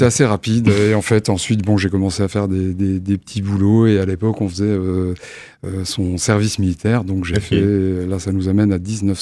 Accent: Germany; moi, j'ai passé mon enfance en Allemagne. Mm-hmm. Donc, mon papa était militaire en Allemagne.

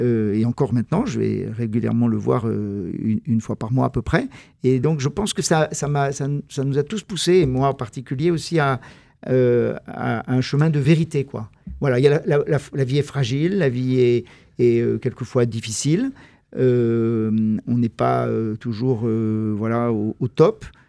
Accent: Roanne, Auvergne-Rhône-Alpes, France; Moi, je suis de Rouen, dans le département de la Loire, dans l'orbite un peu de Lyon, où j'ai fait mes études ensuite en droit.

